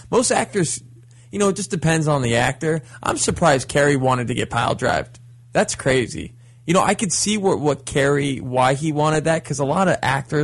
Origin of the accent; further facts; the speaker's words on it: Lebanon; I'm from Lebanon, so the Syria situation is very close to home.